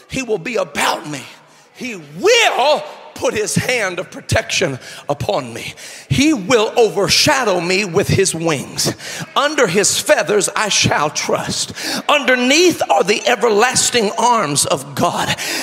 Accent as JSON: {"language": "English", "region": "Indiana", "country": "United States", "tie": "born or raised there", "said": "Well, I was raised in Indiana. Know all about tornadoes."}